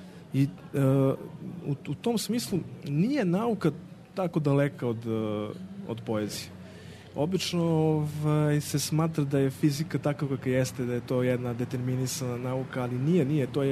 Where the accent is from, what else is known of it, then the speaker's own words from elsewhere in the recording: Zaječar, Zaječar District, Serbia; Ja sam iz Zaječara, nagrade iz Zaječara, ja sam prvi Zaječarac koji je dobio tu nagradu